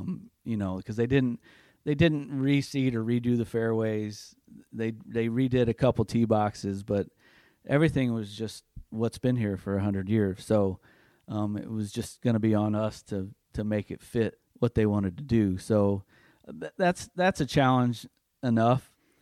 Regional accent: North Judson, Indiana, United States; I started at a grow-in, actually, at a course in my hometown in North Judson.

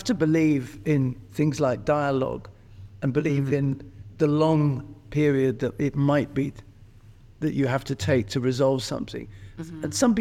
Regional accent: England, United Kingdom; I grew up in Britain. She arrived before I was born and never went home. We were British and English and so forth.

